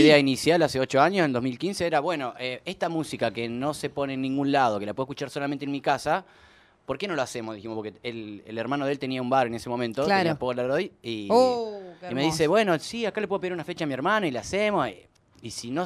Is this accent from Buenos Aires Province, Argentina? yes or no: no; Entre Ríos, Argentina; Bueno, yo soy de Entre Ríos, sí, y de ahí el viaje de final de primaria era a Carlos Paz.